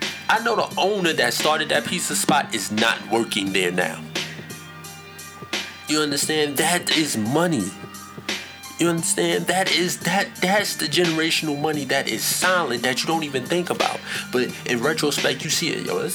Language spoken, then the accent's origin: English; New York, United States; The dude, when I was growing up in New York, it was Chinese restaurants.